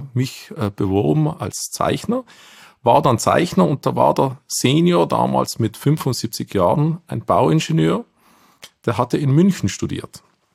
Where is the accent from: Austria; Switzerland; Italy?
Italy; Steinegg, Trentino-Alto Adige; in Steineck, das ist gleich neben Bozen